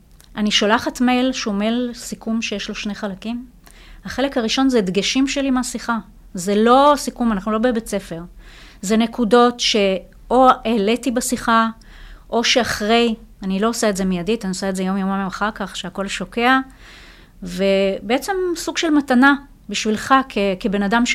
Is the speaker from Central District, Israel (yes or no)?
yes; Rosh HaAyin, Central District, Israel; אז אני מראש העין